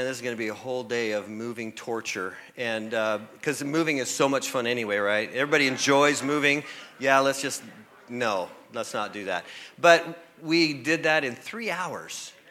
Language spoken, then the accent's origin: English; Lebanon, Oregon, United States; I grew up in the Lord in that church. I lived in that town all my life up until we moved up here, and Keith was my pastor.